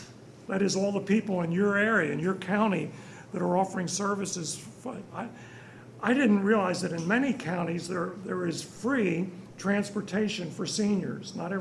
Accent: Philadelphia, Pennsylvania, United States; I grew up in Philadelphia.

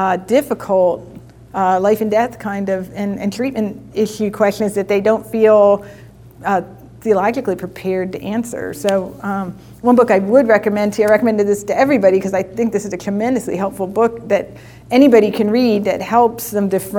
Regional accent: Lancaster, Pennsylvania, United States; because we're from Lancaster

